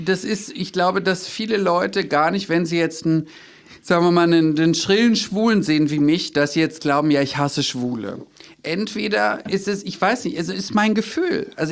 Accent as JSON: {"language": "German", "region": "Berlin", "country": "Germany", "said": "wir leben leben in Berlin, ich bin Berliner"}